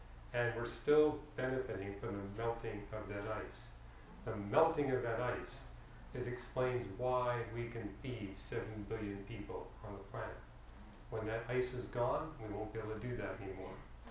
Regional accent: British Columbia, Canada; And I remember growing up in British Columbia, that's where I grew up

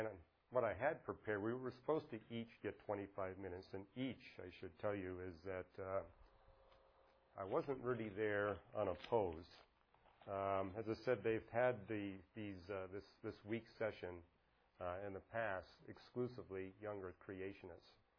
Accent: Vancouver, British Columbia, Canada; I was raised in Vancouver

